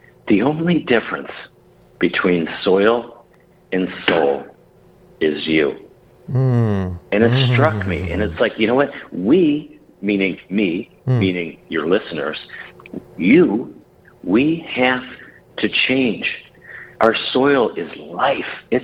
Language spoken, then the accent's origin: English; Wisconsin, United States; I was driving down the roads in the lovely state of Wisconsin, my home state here.